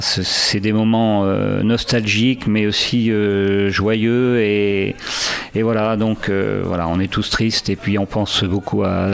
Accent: Tonnay-Charente, Nouvelle-Aquitaine, France; now in Saintes, France; donc je suis originaire d'une famille rochefortaise modeste. Je suis de souche saintongeaise. Donc je réside sur Sainte, effectivement, et donc j'ai grandi surtout à Tenay-Charente, une ville à laquelle je suis resté véritablement attaché.

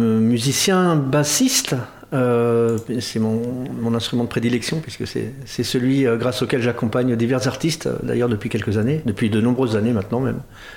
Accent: Paris, Île-de-France, France; moi je suis parisien, donc j'habite là-bas depuis toujours, quasiment.

